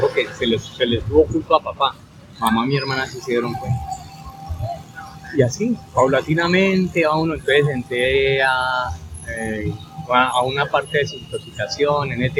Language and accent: Spanish; Cali, Valle del Cauca, Colombia; De aquí de Cali.